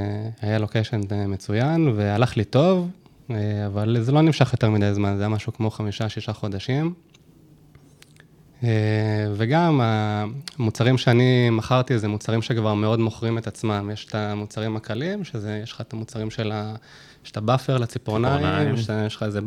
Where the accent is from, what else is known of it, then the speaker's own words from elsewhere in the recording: Bat Yam, Tel Aviv District, Israel; also born or lived in Rishon LeZion / Netherlands; now in Australia; נולדתי בתל אביב, גדלתי בבת ים. אחר כך עברנו לראשון, וגם תוך כדי היה לנו איזשהו ניסיון לעבור להולנד, כל המשפחה ביחד, היינו שם איזה שנתיים.